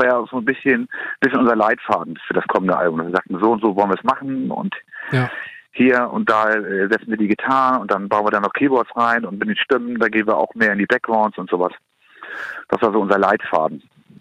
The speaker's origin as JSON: {"language": "German", "town": "Kiel", "region": "Schleswig-Holstein", "country": "Germany", "said": "Ich komme aus Kiel, ist klar"}